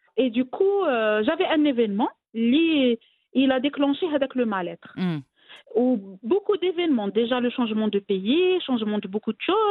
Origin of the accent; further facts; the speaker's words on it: Khemisset, Rabat-Salé-Kénitra, Morocco; moved away as an adult; normalement, j'ai eu mon bac Akhmisset. C'est une petite ville. J'ai quitté Khmisset, je suis partie à Casablanca pour mes études et tout.